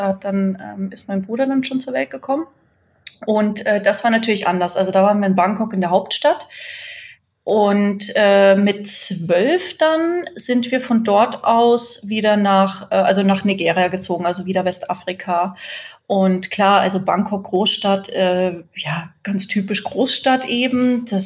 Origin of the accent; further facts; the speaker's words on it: Ghana; also born or lived in Germany / Togo; Also ich wurde in Deutschland geboren und dann ist meine Mutter direkt, da war ich so 5-6 Monate alt, nach Afrika zurückgegangen. Da waren wir erst in Ghana und Togo. Und dort haben wir tatsächlich in einem Container gelebt. Mitten im Dschungel, auf der Baustelle.